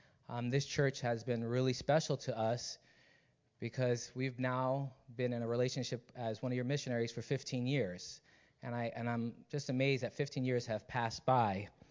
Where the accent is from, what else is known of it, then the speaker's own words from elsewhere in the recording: Woodbury, New York, United States; accent: New York; now in Nigeria; So growing up in Woodbury and driving down Jericho Turnpike and remembering a lot of things, even my kids make fun of me because my New York accent comes out.